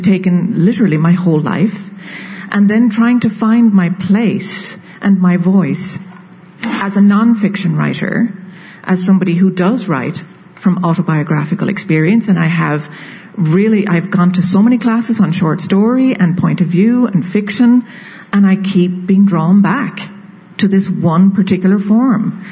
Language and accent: English; Ireland; I am a writer from Ireland